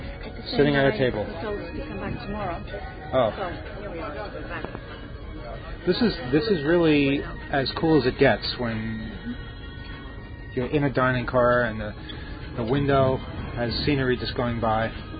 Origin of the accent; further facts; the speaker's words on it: United States; I'm not allowed into North Korea at all because I'm an American. It's just one of the downsides to being an American.